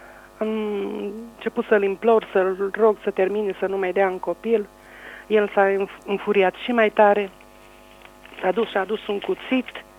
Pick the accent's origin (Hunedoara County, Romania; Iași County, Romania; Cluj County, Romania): Cluj County, Romania; Gilău; sunt din Gilău, am 52 de ani